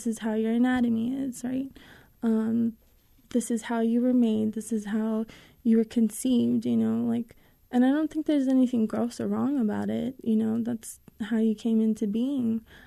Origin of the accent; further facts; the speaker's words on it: Albuquerque, New Mexico, United States; And I grew up in Albuquerque, and my sex education was more, like, it was more abstinence-prone.